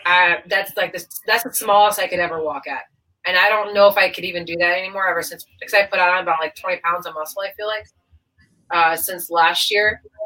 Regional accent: Chicago, Illinois, United States; I love it. It's my hometown, but I grew up in the north suburbs

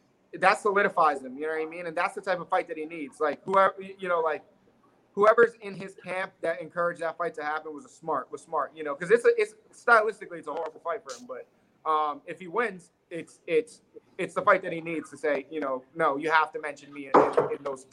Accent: Queens, New York, United States; I'm from Queens.

